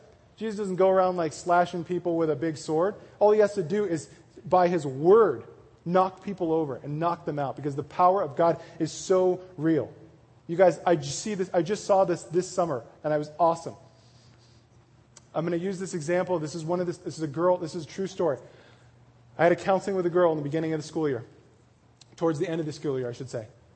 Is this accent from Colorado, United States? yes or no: yes; Denver, Colorado, United States; And I'm from Denver and they have like the biggest one in the world there.